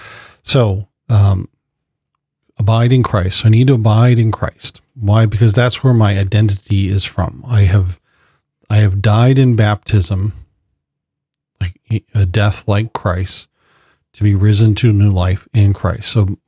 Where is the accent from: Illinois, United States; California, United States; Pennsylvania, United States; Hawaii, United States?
California, United States; I grew up in California. We can go to Vegas.